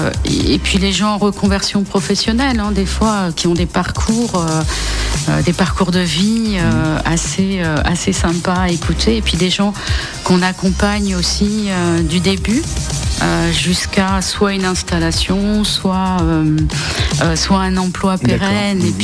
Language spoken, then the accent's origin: French; Île-de-France, France; Région parisienne, Val d'Oise.